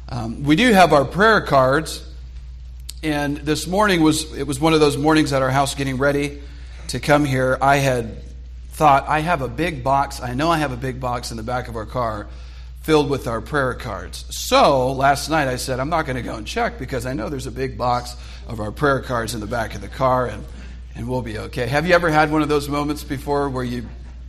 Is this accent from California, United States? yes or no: yes; San Diego, California, United States; Where we're from in California, some of you may not know, we're from San Diego, California, me and my wife and my son